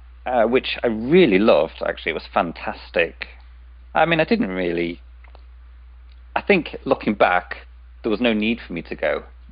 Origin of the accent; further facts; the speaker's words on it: England, United Kingdom; born there; now in Liverpool, United Kingdom; I was born here in England, in a very small town on the East Coast. Yeah. Very small, very boring. Yeah. Nothing ever happens there. But I don't live there anymore. Now I live in Liverpool, which is a big city on the West Coast, home